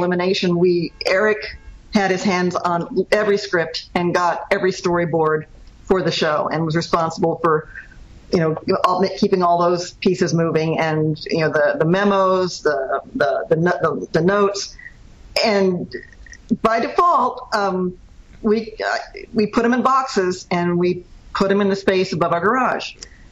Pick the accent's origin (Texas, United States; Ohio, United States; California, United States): Texas, United States; I grew up in Texas, and boy, try being a girl geek in Texas back a few decades ago.